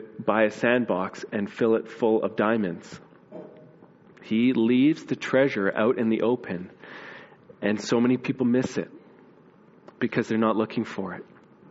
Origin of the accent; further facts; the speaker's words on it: Vernon, United States; When I was growing up, that place wasn't Nazareth. It was Cherryville. I grew up in Vernon.